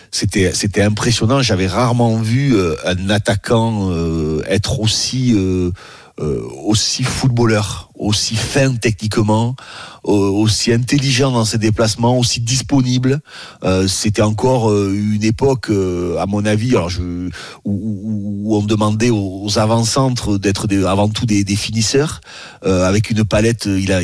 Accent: France; nous on est français.

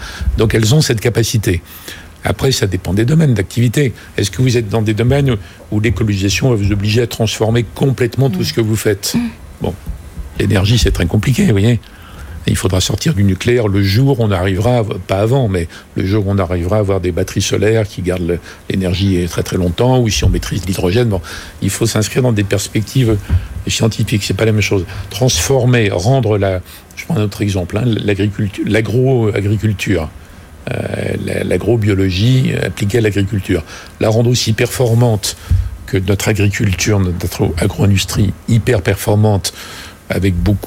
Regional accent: France; Donc, nous, on est Français, Européens, on va dire, il faut encadrer, il faut réguler

